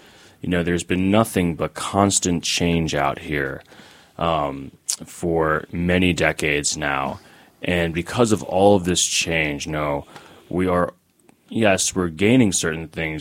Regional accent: Maryland, United States; Yeah. I grew up in Baltimore County, Maryland, went to college in Maryland

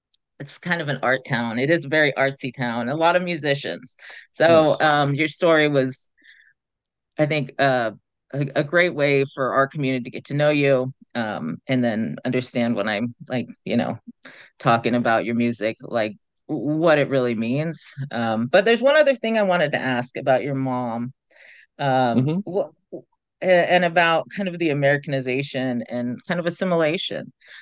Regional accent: California, United States; I'm a Wallachy, Pitt River, and Pomo, and I'm from Northern California.

